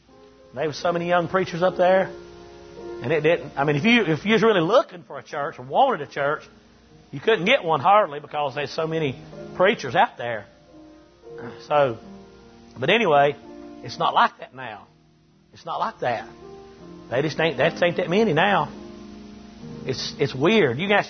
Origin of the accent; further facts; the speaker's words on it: North Carolina, United States; I come from the Bible Belt up there in North Carolina.